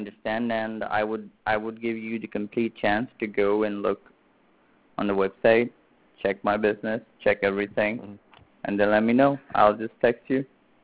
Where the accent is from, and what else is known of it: Orlando, Florida, United States